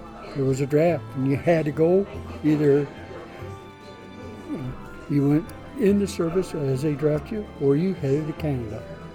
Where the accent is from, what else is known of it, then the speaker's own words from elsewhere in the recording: Michigan, United States; I'm originally from Michigan.